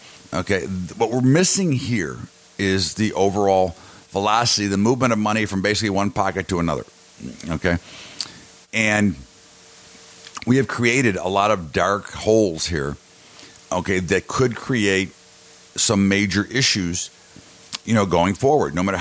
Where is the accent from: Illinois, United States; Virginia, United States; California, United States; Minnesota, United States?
Illinois, United States; Chicago; I'm from the Chicago area.